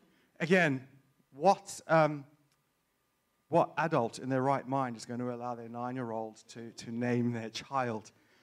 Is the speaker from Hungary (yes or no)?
no; South Africa; I come from South Africa, and that is a very, very important piece of context in this little story that I'm about to tell you.